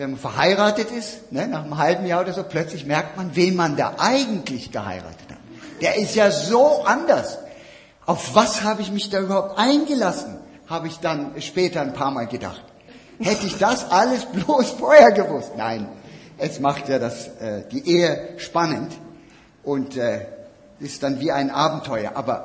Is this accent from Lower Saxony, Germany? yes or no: yes; Lower Saxony, Germany; Wenn meine Kinder und meine Frau heimkommen zu mir nach Norddeutschland, ich komme aus der Lüneburger Heide